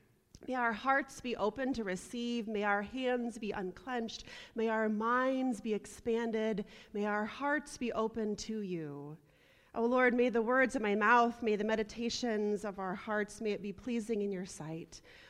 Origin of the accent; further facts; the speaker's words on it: Nebraska, United States; I grew up in Nebraska, so we don't have a whole lot of lakes